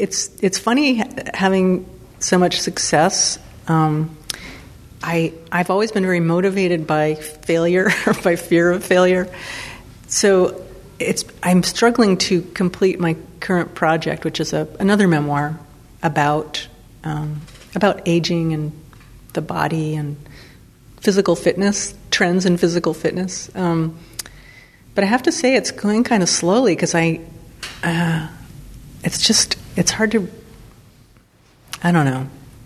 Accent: Pennsylvania, United States; moved away; As a lesbian, I felt safe here in a way that I wouldn't have felt living in my home state of Pennsylvania at that point in time, or even now, perhaps.

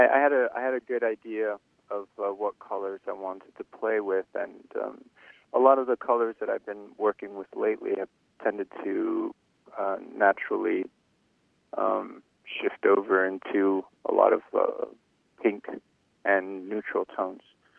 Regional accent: Kapahi, Hawaii, United States; Well, I'm from Kapahi.

